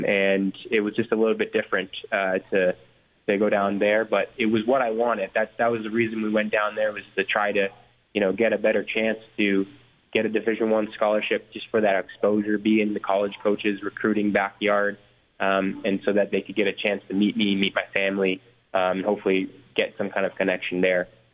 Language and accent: English; Canada; the many stops that I've taken on my football journey, necessarily has to do with me being Canadian.